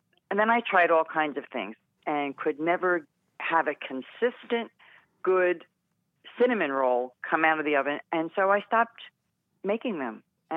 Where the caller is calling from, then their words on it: The Villages, Florida, United States; Right now, I'm calling from the Villages, Florida.